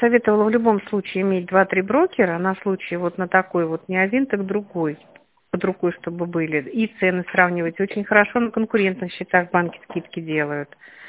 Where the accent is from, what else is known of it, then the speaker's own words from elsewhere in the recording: Germany; Russian is a second language; Я немец. Может, не так говорю.